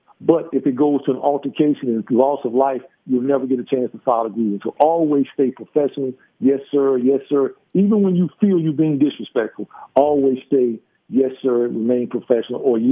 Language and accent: English; North Carolina, United States; standing outside a U.S. post office in my hometown of North Carolina